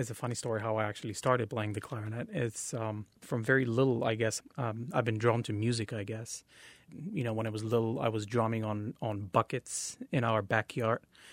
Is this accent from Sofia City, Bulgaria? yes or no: no; Pazardzhik, Pazardzhik Province, Bulgaria; English is a second language; I grew up in Bulgaria. A town is called Pazarjik, which is probably approximately 100 or maybe 70 miles from the capital, Sofia.